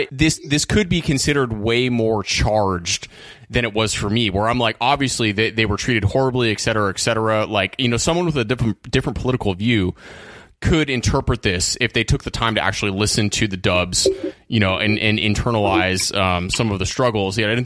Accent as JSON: {"language": "English", "region": "California", "country": "United States", "lives_now": "New Orleans, United States", "said": "Being from Northern For California, sure."}